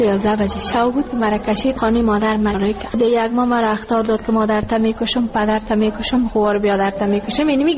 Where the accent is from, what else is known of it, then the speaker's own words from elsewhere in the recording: Ghazni, Afghanistan; now in Kabul, Afghanistan; ما کابل آمدیم، از غزنی هستیم.